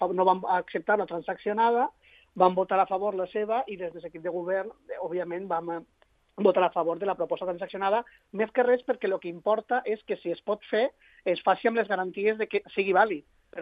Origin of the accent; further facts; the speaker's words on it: Valencia, Valencian Community, Spain; jo vinc personalment de València, que és un altre dels territoris en el qual es parla la llengua catalana.